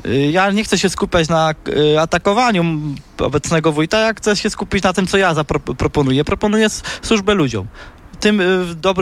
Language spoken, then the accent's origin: Polish; Jodłowa Górna, Subcarpathian Voivodeship, Poland; Ja pochodzę z mniejszej części Jodłowej, z Jodłowej Górnej. Tam to mnie na pewno wszyscy znają.